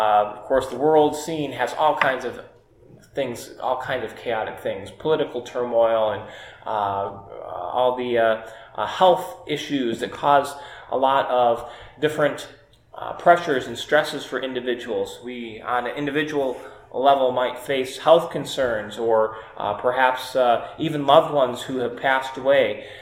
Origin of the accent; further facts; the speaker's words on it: New York, United States; when we were growing up in New York State.